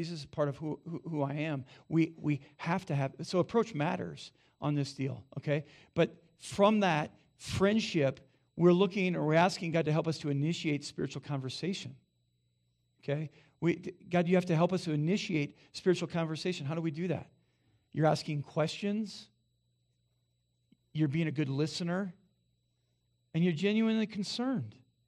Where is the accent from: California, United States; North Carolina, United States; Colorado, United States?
Colorado, United States; Durango; I'm from Durango.